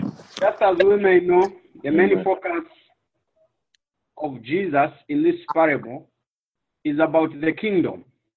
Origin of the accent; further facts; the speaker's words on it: Zambia; English is a second language; growing up in Zambia, though I was born during the time after independence